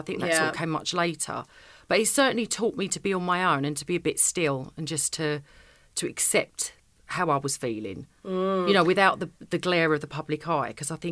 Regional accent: East of England, United Kingdom; I'm from Essex

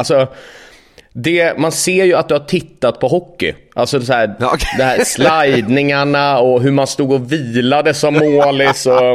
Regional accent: Stockholm, Stockholm County, Sweden; jag är uppvuxen i Stockholm

